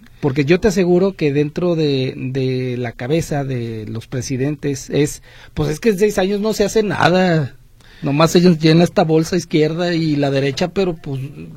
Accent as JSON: {"language": "Spanish", "country": "Mexico", "said": "es que somos mexicanos cortoplacistas"}